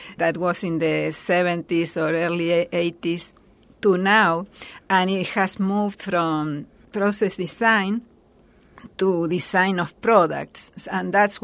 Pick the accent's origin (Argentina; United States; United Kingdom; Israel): Argentina; I grew up in Argentina